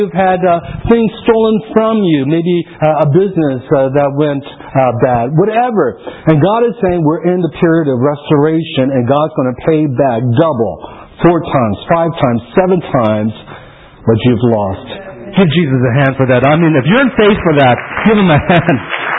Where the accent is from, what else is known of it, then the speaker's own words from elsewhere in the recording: United Kingdom; I don't know, is it my accent or what? What's that? It's your Britishness.